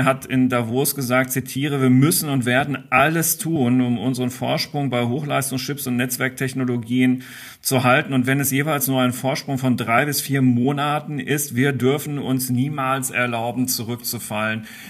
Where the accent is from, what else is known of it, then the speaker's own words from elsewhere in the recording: Dortmund, North Rhine-Westphalia, Germany; Darf ich als Dortmunder sagen?